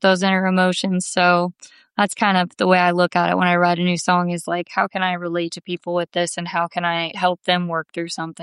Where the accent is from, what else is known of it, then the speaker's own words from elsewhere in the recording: Kansas, United States; As you mentioned, I'm from Kansas.